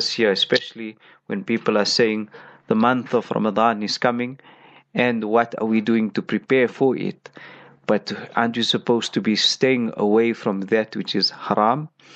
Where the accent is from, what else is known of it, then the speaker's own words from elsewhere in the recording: South Africa; We grew up here in South Africa